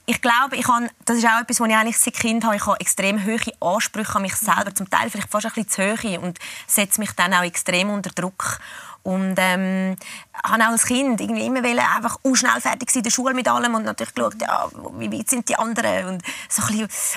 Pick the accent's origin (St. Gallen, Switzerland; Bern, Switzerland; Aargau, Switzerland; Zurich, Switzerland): Zurich, Switzerland; wir sind in Zürich-Schwammerdingen aufgewachsen.